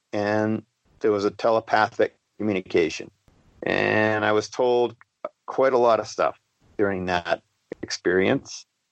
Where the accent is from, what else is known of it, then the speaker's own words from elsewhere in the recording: Massachusetts, United States; And then as I grew up in Massachusetts, I had an experience.